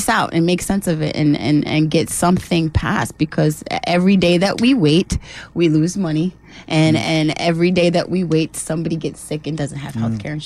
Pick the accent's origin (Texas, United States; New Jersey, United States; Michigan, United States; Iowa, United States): New Jersey, United States; I grew up in the North, let me say that. I grew up in New Jersey, where joining a union is mandatory.